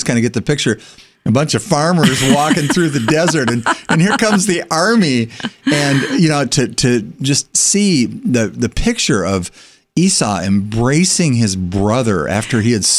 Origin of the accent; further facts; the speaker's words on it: United States; Well, and being an American father